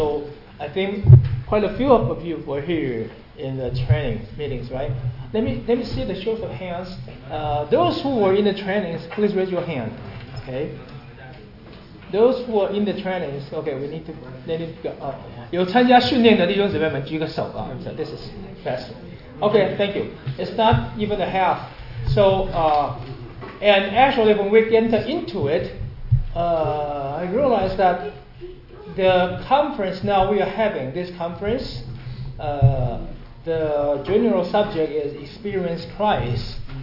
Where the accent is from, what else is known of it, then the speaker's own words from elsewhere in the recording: Taipei, Taiwan; English is a second language; And first of all, I am from Taiwan, Taipei, and well, that's all.